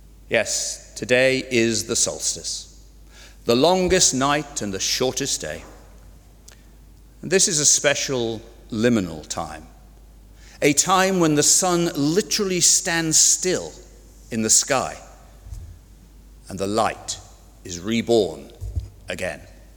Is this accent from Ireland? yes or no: yes; Ireland; as we Irish are very proud to boast that that's older than Stonehenge or the Great Pyramids at Giza.